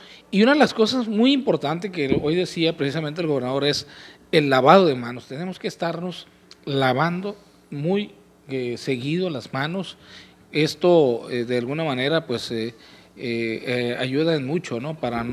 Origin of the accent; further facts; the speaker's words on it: Culiacán, Sinaloa, Mexico; nosotros como ciudadanos mexicanos, sinaloenses y culiacanenses